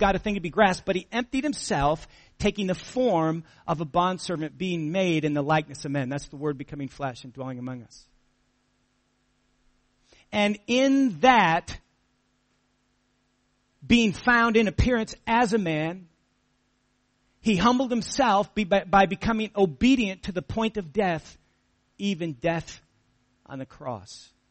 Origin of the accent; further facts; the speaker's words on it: United States; accent: American; I know you can barely tell that I have an American accent normally, but maybe now it will kind of become a little obvious.